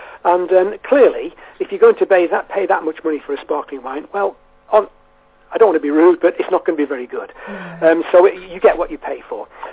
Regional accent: North West England, United Kingdom; Well, incidentally, I'm actually from the Wirral Peninsula, as you can possibly tell from my accent

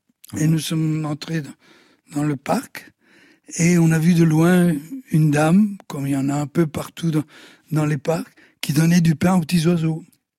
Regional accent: Sicily, Italy; Mais ça vient de la Sicile, dont je suis originaire, et de la Belgique.

